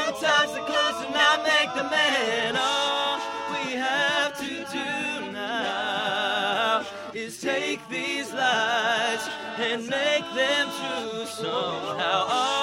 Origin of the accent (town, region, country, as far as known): Richmond, Virginia, United States